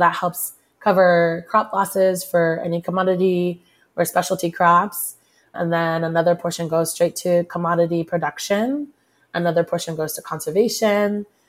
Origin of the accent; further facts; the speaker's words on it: Dallas, Texas, United States; I am originally from Dallas, Texas, and have worked in food and farming systems for about a little over 10 years now.